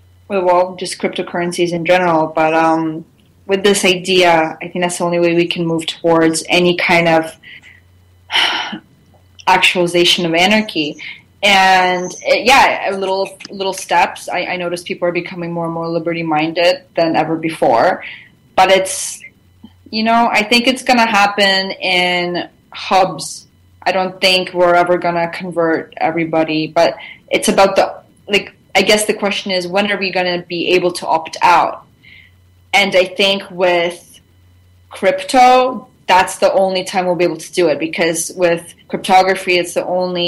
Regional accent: Russia; now in Canada; I'm glad I grew up in Russia, because at least their kids had like the freedom to roam free, and I grew up on a farm, so that's nice. And I mean, I moved to kind of a suburb of Toronto

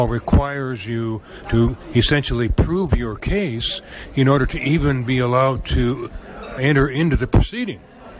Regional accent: Marion, Iowa, United States; I'm from Marion, Iowa

